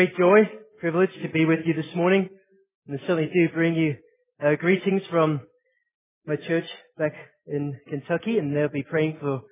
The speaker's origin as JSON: {"language": "English", "town": "Aberdeen", "region": "Scotland", "country": "United Kingdom", "tie": "born or raised there", "also_born_or_lived": "Norway", "said": "I was born in Norway to an English mother and an Irish father. Grew up in Aberdeen, Scotland. Went to school, came to faith in Stonehaven, just south of Aberdeen."}